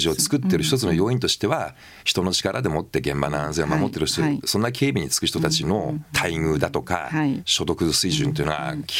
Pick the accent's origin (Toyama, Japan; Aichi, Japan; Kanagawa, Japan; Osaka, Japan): Toyama, Japan; 私、はい、今生まれも育ちも富山なもんですから